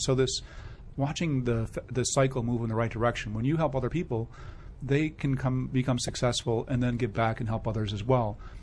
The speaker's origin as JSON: {"language": "English", "town": "Albany", "region": "New York", "country": "United States", "tie": "born or raised there", "also_born_or_lived": "Iowa", "said": "I'm originally from upstate New York, Albany, New York area. Lived there almost all my life, except for about 5 years I lived in Iowa."}